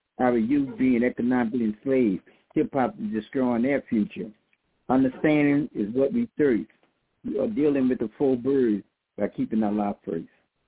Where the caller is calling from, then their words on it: New Orleans, Louisiana, United States; from New Orleans, Louisiana.